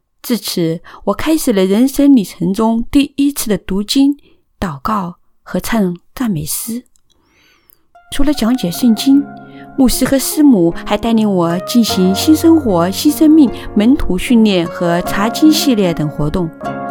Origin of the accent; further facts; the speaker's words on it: China; 我在中国出生，从小在父亲头上三尺有神灵的敬天教导下成长。